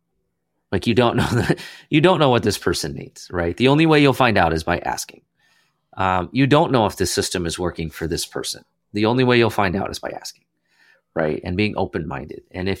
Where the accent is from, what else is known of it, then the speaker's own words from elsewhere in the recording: United States; as an American, like I speak one, right?